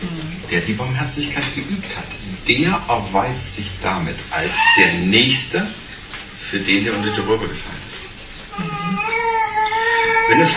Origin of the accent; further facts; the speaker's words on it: Saxony, Germany; Im Erzgebirge, wo ich aufgewachsen bin, da konntest du die Türen auflassen